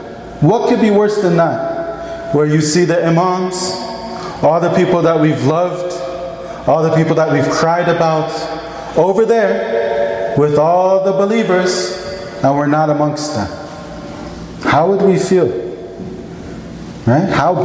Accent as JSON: {"language": "English", "town": "Los Angeles", "region": "California", "country": "United States", "said": "So for instance, many of you know I'm a convert to Islam. I'm from Los Angeles, from this city."}